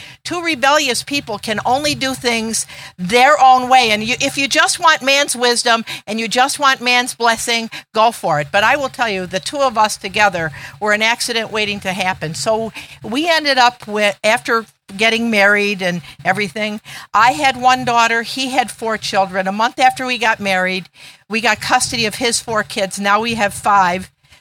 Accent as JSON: {"language": "English", "town": "Detroit", "region": "Michigan", "country": "United States", "said": "I come from Detroit on the other side of the Midwest, and I came from an Italian background"}